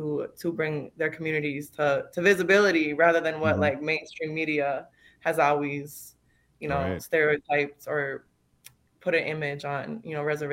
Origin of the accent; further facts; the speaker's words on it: St. Michael, Minnesota, United States; now in Minneapolis, United States; So I'm from St. Michael, Minnesota, and then I grew up there. That's where most of my mom's side is from, and I moved to Minneapolis when after high school